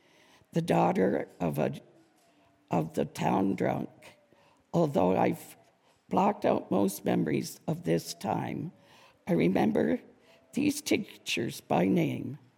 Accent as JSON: {"language": "English", "region": "Ontario", "country": "Canada", "tie": "born or raised there", "said": "I lived in southern Ontario all my childhood and into my early 20s. I'm the oldest of six kids, four brothers, one sister."}